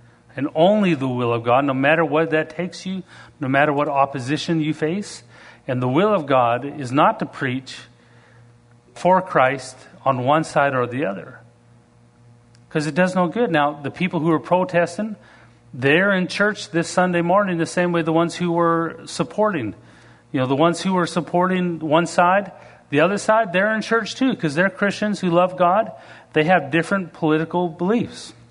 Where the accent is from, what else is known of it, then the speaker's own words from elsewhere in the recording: Canada; now in United States; I'm proud to be American. I'm an American citizen. I'm proud to be Canadian, but I'm proud to be American.